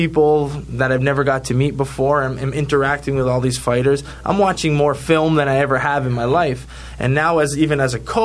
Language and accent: English; Canada; it's as a Canadian fan and a friend of Simon Marcus, it kind of hurt to see